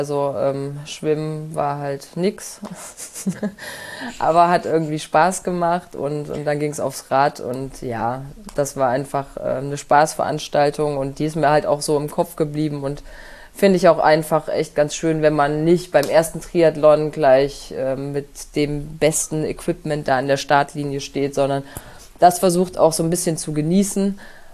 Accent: Thuringia, Germany; Also ich komme gebürtig aus Thüringen und bin da im Wintersport groß geworden.

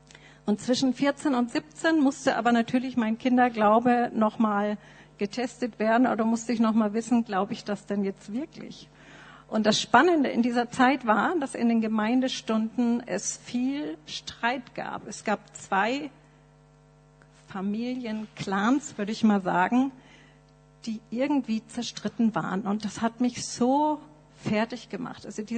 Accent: Nuremberg, Bavaria, Germany; Eltern waren in der Baptistengemeinde in Nürnberg. Das ist mein geistliches Zuhause. Da bin ich aufgewachsen in der Sonntagsschule und Jungscher Freizeiten.

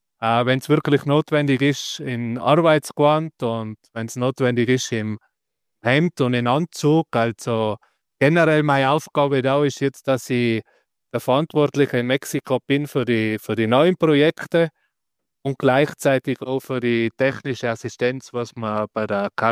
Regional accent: Nauders, Tyrol, Austria; now in Mexico City, Mexico; bin 36 Jahre alt, bin aus Nauders in Tirol

